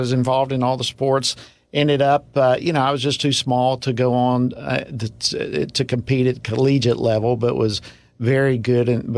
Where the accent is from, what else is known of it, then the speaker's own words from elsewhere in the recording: Georgia, United States; You know, I was born in Georgia. So I feel like these days one of the few that's native born and raised in Georgia.